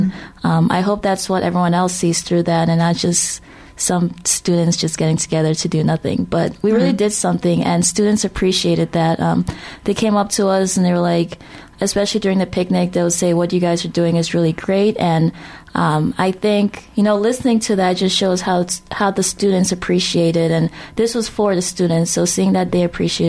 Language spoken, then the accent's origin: English; Illinois, United States; my last year in Ames in Iowa, maybe in general, because I'm actually from Illinois